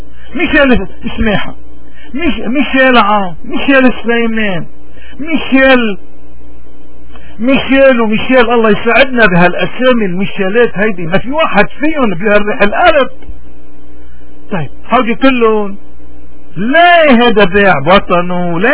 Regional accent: Lebanon; نحن بنرجع كلبنانيين، ما بيحقلنا نشتكي، ما بيحقلنا نبكي

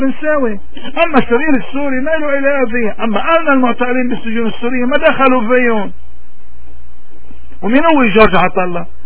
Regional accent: Lebanon; عندنا بلبنان

